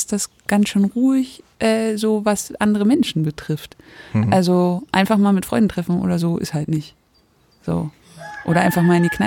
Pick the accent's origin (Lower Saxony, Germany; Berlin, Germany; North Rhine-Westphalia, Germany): Berlin, Germany; Ich bin 30 und ursprünglich komme ich aus Berlin, also ich bin auch in Berlin geboren und aufgewachsen, die ersten 10 Jahre in Marzahn und danach in Weißensee und danach im Wedding